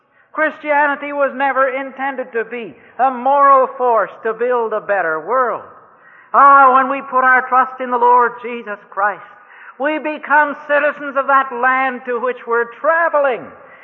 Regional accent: Canada; Well, I said, "Lady, I'm from Canada, but I'm more interested in where I'm going than where I came from."

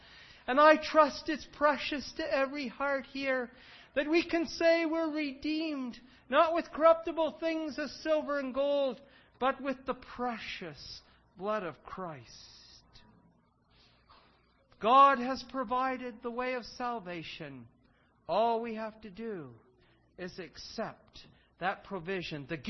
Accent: Smiths Falls, Ontario, Canada; When I was growing up in the Smiths Falls, Rita Ferry area of the Ottawa Valley

